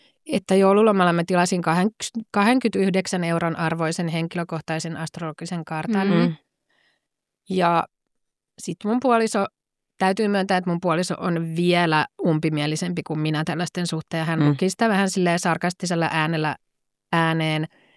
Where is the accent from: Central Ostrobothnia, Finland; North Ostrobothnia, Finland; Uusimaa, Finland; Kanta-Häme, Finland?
Kanta-Häme, Finland; Hämeenlinna; born there; mä oon syntynyt Hämeenlinnassa